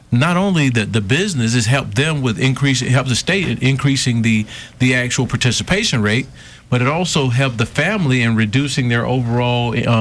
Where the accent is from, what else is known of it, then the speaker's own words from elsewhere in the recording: Midway, Alabama, United States; I'm from Midway, Alabama, in Bullock County, raised primarily by my grandparents.